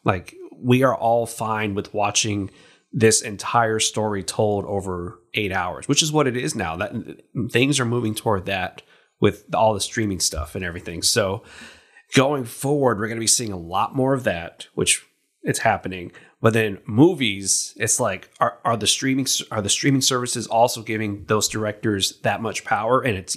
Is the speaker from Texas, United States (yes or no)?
yes; Texas, United States; Go easy on us. We're from Texas, you know.